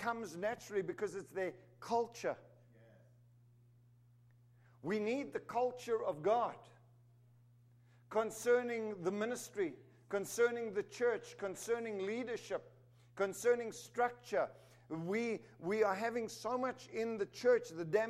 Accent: South Africa; also born or lived in Zimbabwe; now in United States; I am a United States citizen for about 2 years now, but I was born in Zimbabwe. I grew up in South Africa. So I think like a South African.

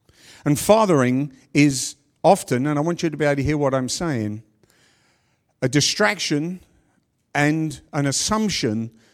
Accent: London, United Kingdom; In our culture growing up in London, we're not a very touchy-feely bunch or anything, but I used to kiss all my relatives, female relatives, on the lips.

